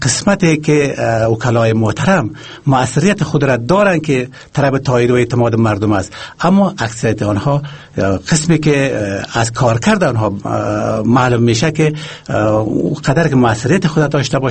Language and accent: Persian; Sheberghan, Jowzjan, Afghanistan; born there; در یک خانواده دهقانی متولد شدم در شهر شیوارغان، قریه بابعلی.